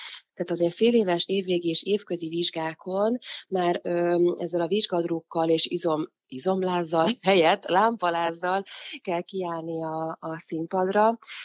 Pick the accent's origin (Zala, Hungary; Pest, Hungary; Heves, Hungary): Heves, Hungary; Eger; ő járt Egerben, mert ott nőttünk föl a Farkas Ferenc zeneiskolába, aztán oda is követtem